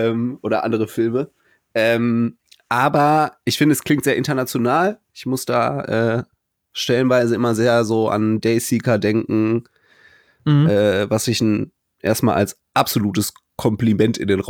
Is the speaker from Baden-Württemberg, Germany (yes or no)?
no; Cologne, North Rhine-Westphalia, Germany; für mich als Kölner